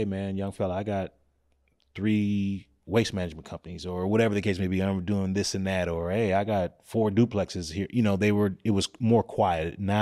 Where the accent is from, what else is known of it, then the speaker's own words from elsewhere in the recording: Minneapolis, Minnesota, United States; because the reality of I'm from North Minneapolis, but there's a North Minneapolis in every state.